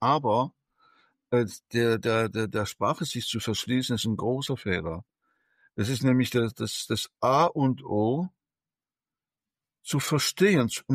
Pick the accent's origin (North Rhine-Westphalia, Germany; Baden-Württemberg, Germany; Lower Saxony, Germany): Baden-Württemberg, Germany; Stuttgart; Ich bin in Stuttgart aufgewachsen, ich bin ein Schwab.